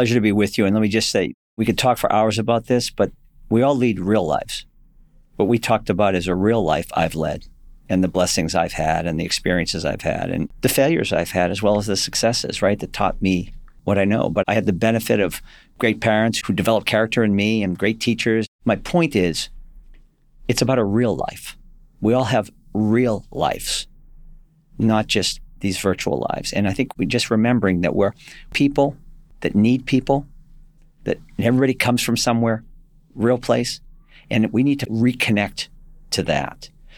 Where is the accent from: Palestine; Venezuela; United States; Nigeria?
United States; Watertown, Massachusetts; When I was a kid growing up in Watertown, Mass, one of seven siblings.